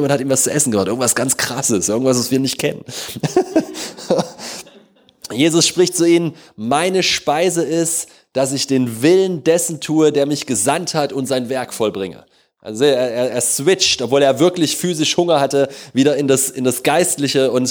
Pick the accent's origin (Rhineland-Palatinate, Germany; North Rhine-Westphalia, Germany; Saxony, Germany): Saxony, Germany; Leipzig; ich bin in Leipzig aufgewachsen